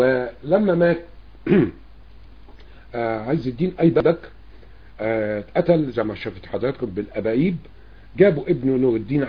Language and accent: Arabic; Egypt; هؤلاء الناس الموجودين في بلدنا مصر